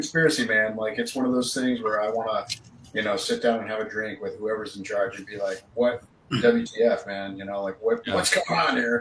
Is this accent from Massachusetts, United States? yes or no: no; Iowa, United States; I'm very polite. I'm from Iowa, but you know, there are those Illinois drivers.